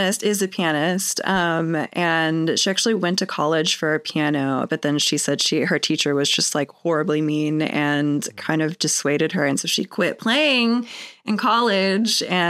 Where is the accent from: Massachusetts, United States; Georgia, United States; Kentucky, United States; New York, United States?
Kentucky, United States; Frankfort; I was born and raised in Kentucky in this city called Frankfort. It is the capital of Kentucky, but it's kind of a small town.